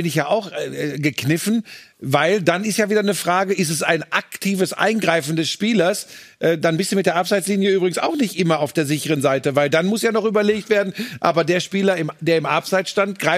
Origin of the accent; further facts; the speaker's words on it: North Rhine-Westphalia, Germany; ich darf das jetzt einmal als Ruhrpottler sagen